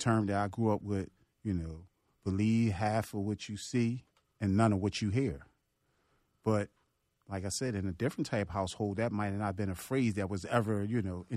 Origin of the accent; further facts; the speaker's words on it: Philadelphia, Pennsylvania, United States; So I grew up in North Philadelphia.